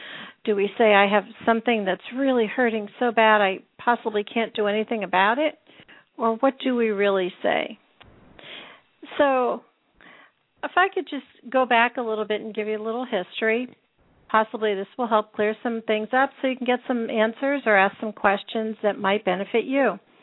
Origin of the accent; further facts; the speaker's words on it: Pennsylvania, United States; I know when I grew up in Pennsylvania, everybody would just walk down to the corner dentist, he would take care of your teeth, and you walked home, and that was after school.